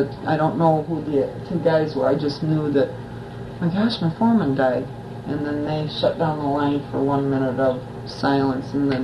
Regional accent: Detroit, Michigan, United States; born there; and I was born in Wayne County, Detroit.

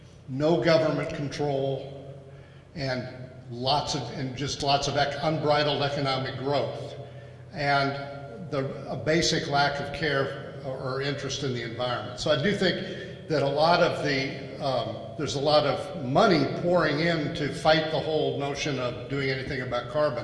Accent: Seattle, Washington, United States; One is I grew up in Seattle, and when they started building I-5 down the coast, same thing happened.

